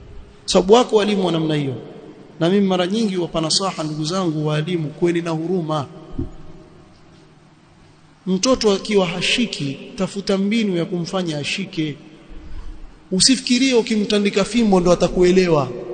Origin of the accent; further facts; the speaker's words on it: Mombasa, Coast, Kenya; born there; Sasa mimi si mtu wa Mombasa, si nazaliwa pale.